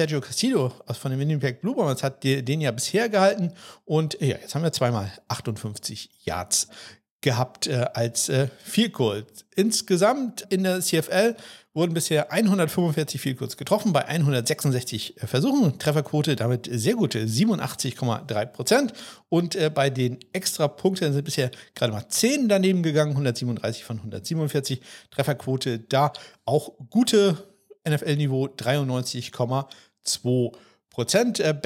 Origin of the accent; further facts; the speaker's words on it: Germany; Und dann haben wir natürlich noch das Duell, wo wir als Deutsche ganz besonders hingucken